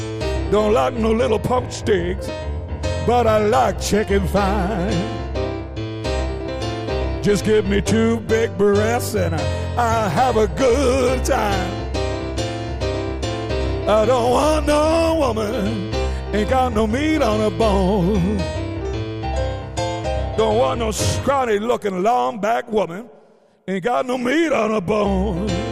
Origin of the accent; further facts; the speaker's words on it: Ontario, Canada; now in North Vancouver, Canada; I'm Mohawk Turtle Clan. I come from the Six Nations in the southern Ontario, but I've been living in North Vancouver for 11 years, and I've now made BC my home